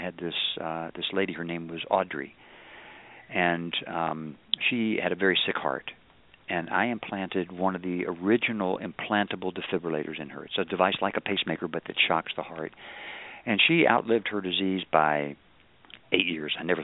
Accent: Kentucky, United States; She was from South Carolina, and I'm from Kentucky, and so we always had that bond.

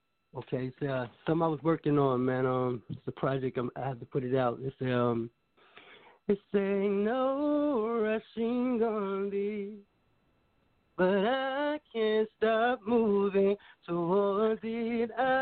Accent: Tallahassee, Florida, United States; Yeah, I'm from Tallahassee

